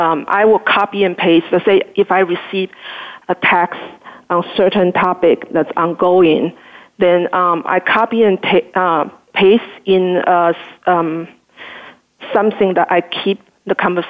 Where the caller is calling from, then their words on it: New York City, New York, United States; Hi, I'm calling from New York City.